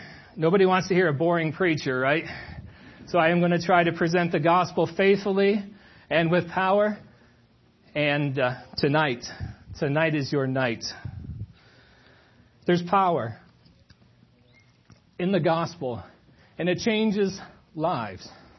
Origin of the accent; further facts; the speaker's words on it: Richmond, Michigan, United States; I'm from Richmond, Michigan. So we're from the east side of Michigan.